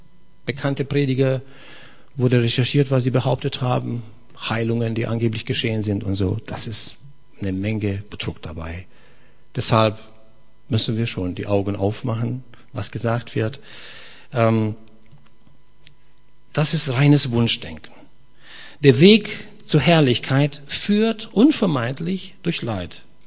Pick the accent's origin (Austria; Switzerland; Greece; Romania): Romania; nach der Wende, als Ceausescu entfernt wurde und bei uns in Rumänien auch besser wurde, Demokratie